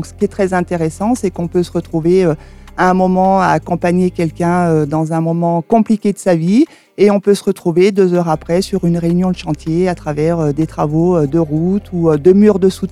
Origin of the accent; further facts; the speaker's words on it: Bourg-Saint-Maurice, Auvergne-Rhône-Alpes, France; Tout à fait, moi je suis née à Bourg-Saint-Maurice.